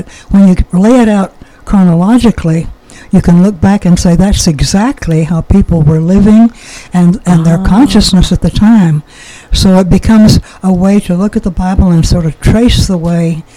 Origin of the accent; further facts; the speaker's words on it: Oklahoma, United States; My oldest son once said to me, "Mom, am I half Okie? You're full-blooded, aren't you?"